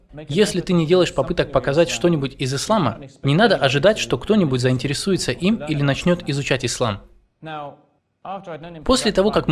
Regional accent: United Kingdom; я из Британии. Я воспитывался в нерелигиозной светской семье.

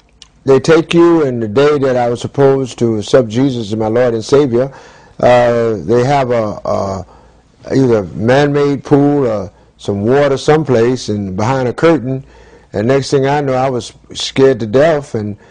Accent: New York, United States; I'm from New York originally, but years ago, my father moved to Atlanta, bought property, and helped build a church with over 1,500 members.

